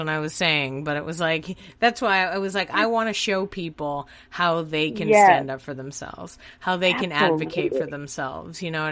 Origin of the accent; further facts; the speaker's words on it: Boston, Massachusetts, United States; So I grew up in Boston.